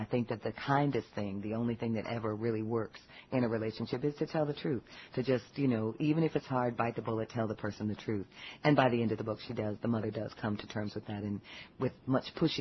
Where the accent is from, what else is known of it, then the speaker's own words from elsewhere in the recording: Detroit, Michigan, United States; also born or lived in Washington, D.C.; now in Atlanta, United States; That really runs through all my work because I grew up in Detroit. I moved to D.C. I went to school at Howard, and now I live in Southwest Atlanta.